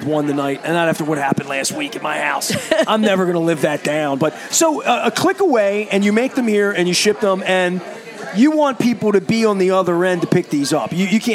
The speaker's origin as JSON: {"language": "English", "town": "Dundalk", "region": "Maryland", "country": "United States", "said": "I'm from Dundalk. We've been through this. Fried hockey puck crab cakes were what Baltimore did until beautiful things came along."}